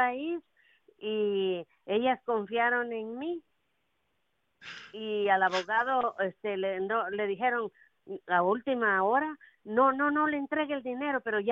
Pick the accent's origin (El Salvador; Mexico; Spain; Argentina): El Salvador; Soy del Salvador.